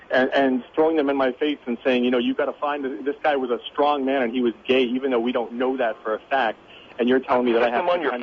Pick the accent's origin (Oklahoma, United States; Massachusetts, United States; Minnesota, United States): Massachusetts, United States; I, you know, we're from Massachusetts.